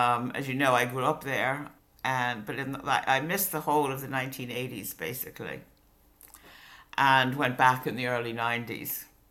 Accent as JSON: {"language": "English", "country": "United States", "tie": "born or raised there", "said": "The whole world I grew up in Cold War America, it was not a true picture of the Soviet Union."}